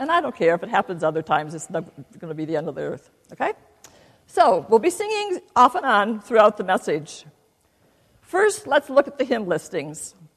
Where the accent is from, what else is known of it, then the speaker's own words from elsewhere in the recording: Farmington, Michigan, United States; In the traditional sense, I can say that I'm a Michigander. I was born in Michigan. In fact, I was born in Farmington.